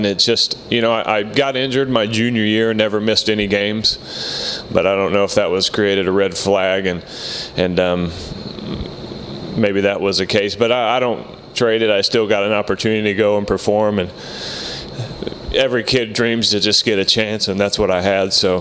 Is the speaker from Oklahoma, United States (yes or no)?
no; Indianapolis, Indiana, United States; being able to play for Coach Dungy and my hometown team that I grew up cheering for and rooting on.